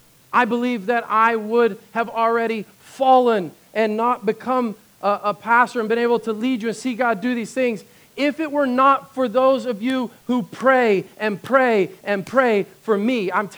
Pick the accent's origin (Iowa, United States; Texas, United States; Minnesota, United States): Texas, United States; especially as a Texan, you know, like in my native Texan blood